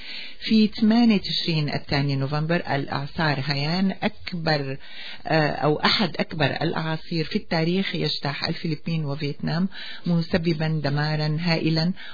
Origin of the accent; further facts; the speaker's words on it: Syria; أهم أحداث عام 2013 طبعا بالنسبة نحن كسوريين هو استمرار العنف الدموي بسوريا